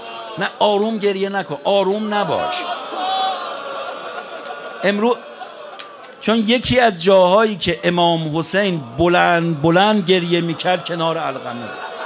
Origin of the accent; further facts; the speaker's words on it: Iran; ما ارمنی بودیم اما عباسو که میشناختیم، خب ما ایرانیم دیگه